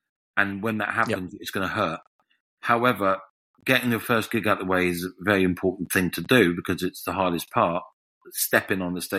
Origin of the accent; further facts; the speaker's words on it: London, United Kingdom; I'm a Londoner, born and bred